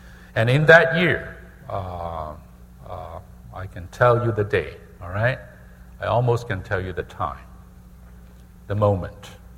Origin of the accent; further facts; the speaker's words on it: Hong Kong; moved away as an adult; also born or lived in China; now in United States; I was born in China. I grew up in Hong Kong